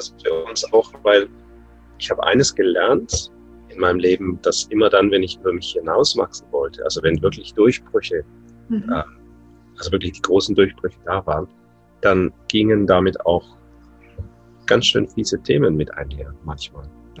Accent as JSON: {"language": "German", "country": "Netherlands", "said": "Wir haben Berge bei euch, wir haben keine Berge bei uns in Holland."}